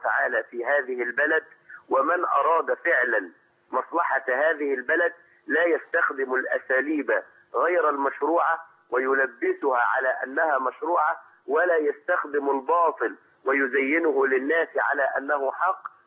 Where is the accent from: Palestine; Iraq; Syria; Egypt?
Egypt; Suez, Suez Governorate; بعلق على النتيجة اللي حدثت عندنا في السويس في الانتخابات